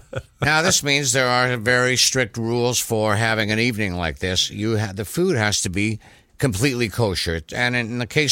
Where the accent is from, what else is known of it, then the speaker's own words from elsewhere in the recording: Thunder Bay, Ontario, Canada; When I was a child, I was a child of about 12 years old, up in my hometown, Thunder Bay, Ontario, Canada. Not much entertainment up there, a town of 100,000. Not a bad size, but totally isolated and freezing cold on the North Shore of Lake Superior.